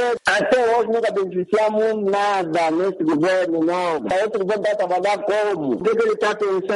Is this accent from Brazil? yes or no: no; Soyo, Zaire, Angola; Eu sou do Soio, nunca beneficiei absolutamente nada.